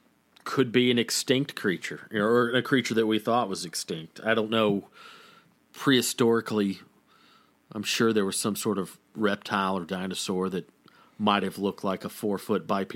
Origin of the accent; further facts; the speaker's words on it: Waleska, Georgia, United States; Where I grew up in Waleska, Georgia, in the summer, man, you'd go outside.